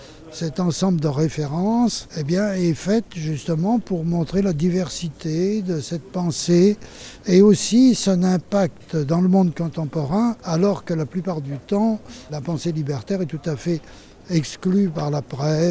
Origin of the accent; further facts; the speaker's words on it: Nantes, Pays de la Loire, France; now in Paris, France; Moi j'étais un petit prolo qui venait de Nantes, qui ne savait pas grand-chose.